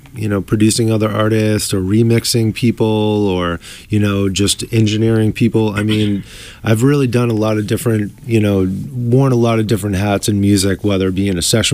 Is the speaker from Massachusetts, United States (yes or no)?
yes; Lynn, Massachusetts, United States; I grew up in Lynn, a little north of Boston.